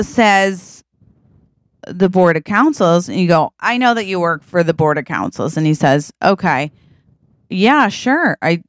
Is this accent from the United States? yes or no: yes; Boring, Oregon, United States; I'm very masculine. Yeah. Because I grew up in Boring, Oregon.